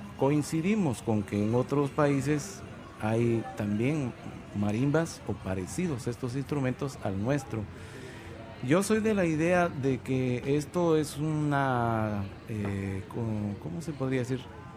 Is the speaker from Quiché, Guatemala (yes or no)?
no; Quetzaltenango, Guatemala; Vengo de Guatemala, específicamente de Quetzaltenango. Uh-huh. Estamos así bastante cerca de lo que es México.